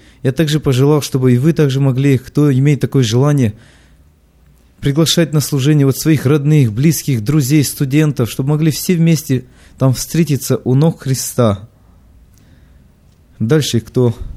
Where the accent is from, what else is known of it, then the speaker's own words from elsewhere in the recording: Moldova; now in Sacramento, United States; Я приехал недавно, 3 недели назад, из Молдавии в Америку, в город Сакраменто, на постоянное место жительства.